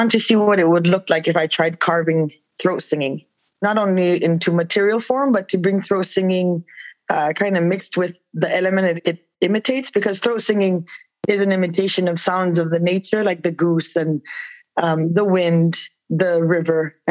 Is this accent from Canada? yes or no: yes; Kuujjuaq, Quebec, Canada; now in Montreal, Canada; I'm originally from Kujuak, Quebec, Nunavik, but I've been living in Montreal for 10 years and I'm a multidisciplinary artist.